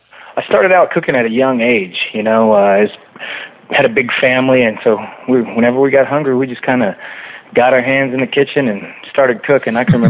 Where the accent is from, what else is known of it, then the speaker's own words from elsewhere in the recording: Katy, Texas, United States; We grew up together out in Katy.